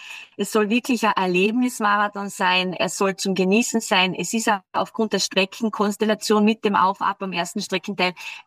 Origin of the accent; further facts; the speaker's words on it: Klagenfurt, Carinthia, Austria; also born or lived in St. Veit an der Glan; Also ich bin geboren in St. Veit an der Glan, bin aber in Klagenfurt Schule gegangen.